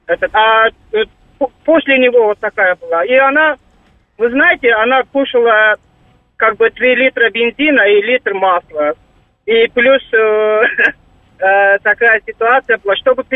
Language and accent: Russian; Uzbekistan; Я как из Узбекистана, у нас огромная проблема была вот иномарками.